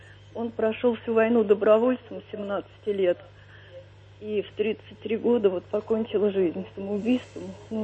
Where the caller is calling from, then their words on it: Moscow, Russia; я из Москвы. Мне 65 лет.